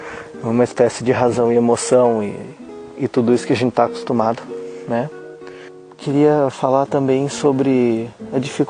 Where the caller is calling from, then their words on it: Santo Antônio da Platina, Paraná, Brazil; Sou de Santo Antônio da Platina, nesse finzinho de mundo aqui no norte do Paraná.